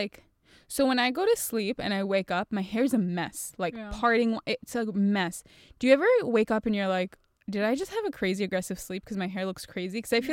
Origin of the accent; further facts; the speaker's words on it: New York, United States; I'm a New Yorker.